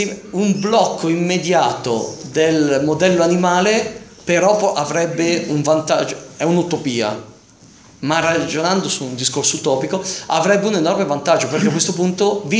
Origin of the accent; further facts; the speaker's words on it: Varese, Lombardy, Italy; Io sono di Varese, vicino a me c'è il canton Ticino, quel cantone svizzero di lingua italiana.